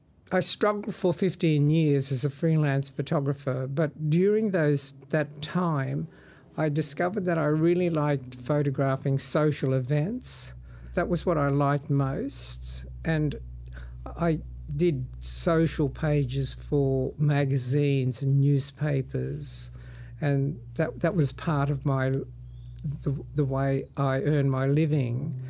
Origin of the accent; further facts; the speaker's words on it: Dimbula, Queensland, Australia; also born or lived in Mareeba; I was born in Mareeba on the Atherton Tableland, 19th of November 1943. But I grew up in Dimbula, which was where we lived, which was a nearby smaller town.